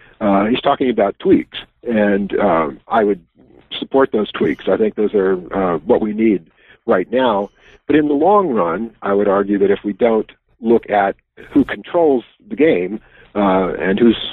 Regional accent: Wisconsin, United States; As in my home state, yes.

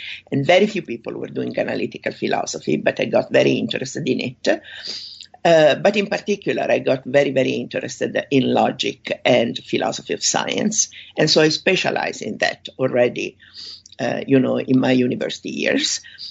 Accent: Milan, Lombardy, Italy; I grew up in Milano, Italy, and I got interested in philosophy very early.

